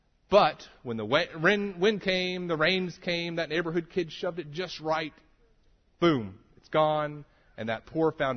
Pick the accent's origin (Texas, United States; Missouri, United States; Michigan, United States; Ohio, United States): Texas, United States; I'm from Texas